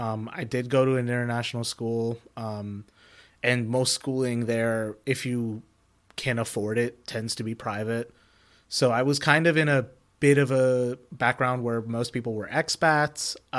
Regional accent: Detroit, Michigan, United States; also born or lived in India; I was born here in Michigan to Indian parents. My parents came over around the time of the tech boom in the Clinton era. I was growing up in the Detroit metro area.

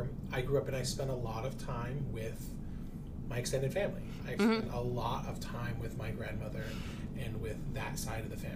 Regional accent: Conneaut, Ohio, United States; I grew up in Conneaut, Ohio, which Conneaut is an indigenous name, but on the very northeastern tip of the state of Ohio.

